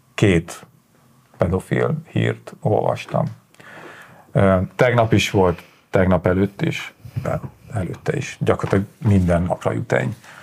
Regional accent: Borsod-Abaúj-Zemplén, Hungary; now in Budapest, Hungary; én Boslapos Zemplén megyéből érkeztem, Sátorhelyről, ott azért volt cigány kisebbség

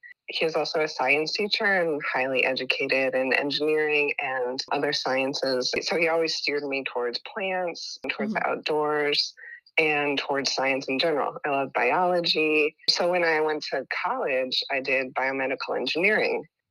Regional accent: Wisconsin, United States; also born or lived in California; now in Portland, United States; I'm queer, mixed race, first gen, I was born in California actually. But I grew up in the icy winters of Wisconsin, and I was just there, so I remembered how icy they are.

